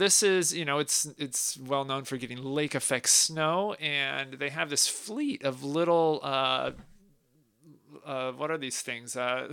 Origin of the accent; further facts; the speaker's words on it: Portland, Oregon, United States; also born or lived in Seattle; So I actually grew up in the Pacific Northwest. I was born in Seattle, but basically went to middle school, high school, etc. here in Portland.